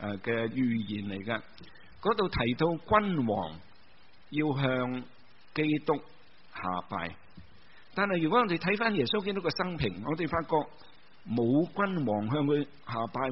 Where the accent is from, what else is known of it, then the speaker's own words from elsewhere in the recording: China; 我们中国人有坐月坐30日的休息